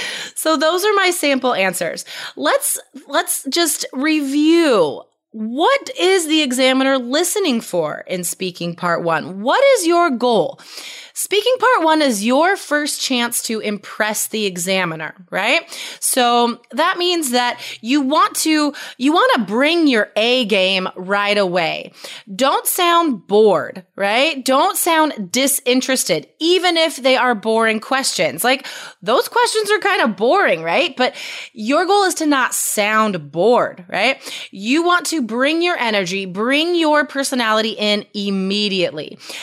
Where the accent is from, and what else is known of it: United States